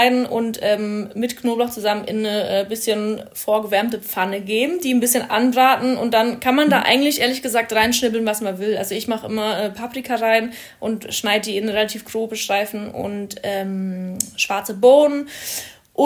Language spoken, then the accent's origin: German; Bavaria, Germany; now in Berlin, Germany; ich bin in Bayern aufgewachsen und wohne jetzt in Berlin so.